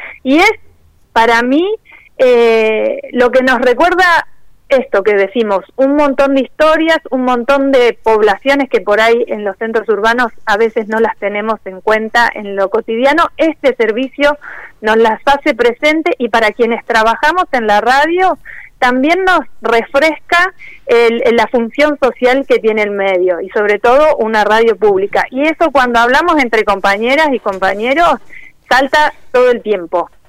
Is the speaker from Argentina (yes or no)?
yes; Bariloche, Río Negro, Argentina; also born or lived in La Rioja / Buenos Aires; yo nací en Bariloche, pero viví en La Rioja, después volvimos y después me fui a estudiar a Buenos Aires